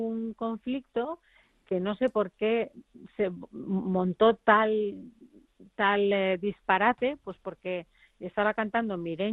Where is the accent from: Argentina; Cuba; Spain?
Spain; Tolosa, Basque Country; Nacida y crecida entre semana en Tolosa, pero los fines de semana en Ipiztar. Pues claro, yo soy un híbrido.